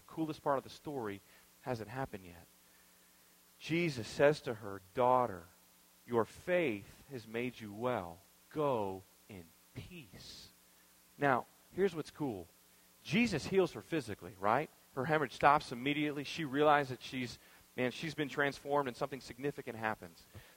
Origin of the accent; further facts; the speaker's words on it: Texas, United States; and I'm from Texas. We don't have fog like you guys have fog.